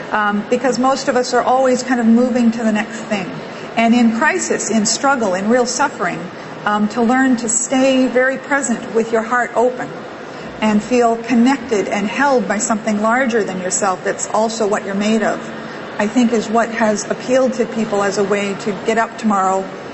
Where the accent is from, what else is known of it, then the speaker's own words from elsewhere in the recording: New Liskeard, Ontario, Canada; I grew up in New Liskeard, so I was in Northern Ontario, so I was very comfortable and felt more connected to a sense of spirit in a natural setting.